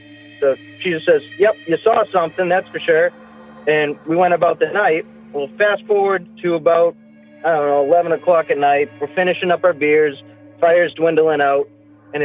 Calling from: Massachusetts, United States; I'm calling from Massachusetts.

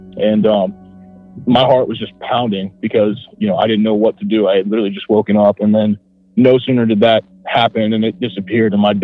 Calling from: Ohio, United States; Yeah, this is … from Ohio. I live pretty close to Dayton, Ohio.

